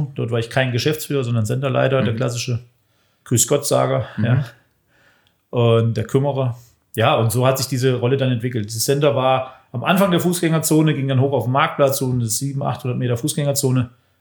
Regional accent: Bad Hersfeld, Hesse, Germany; Ich komme ursprünglich aus Bad Hersfeld. Es liegt zwischen Kassel und Fulda, mitten im Herzen Deutschlands, also in Hessen. Ja, war da die ersten, ja, gut 35 Jahre meines Lebens

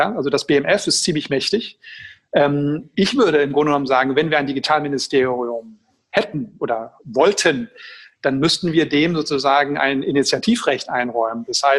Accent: Schwerte, North Rhine-Westphalia, Germany; in Essen und in Schwerte, meiner Heimatstadt.

